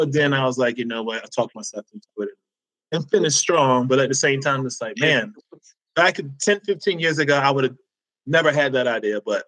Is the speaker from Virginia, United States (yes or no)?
yes; Suffolk, Virginia, United States; Suffolk, Virginia. It's like near Virginia Beach and Hampton, in the Tidewater area.